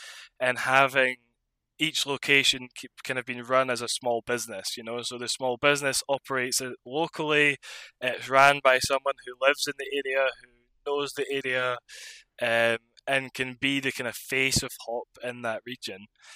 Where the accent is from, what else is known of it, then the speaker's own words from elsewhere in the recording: Scotland, United Kingdom; Yes, I'm from Scotland, yeah.